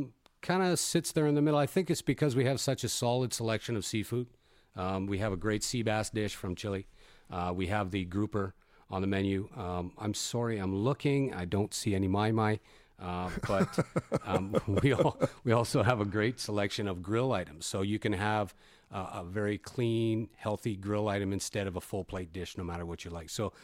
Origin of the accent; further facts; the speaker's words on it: Canada; I am Canadian.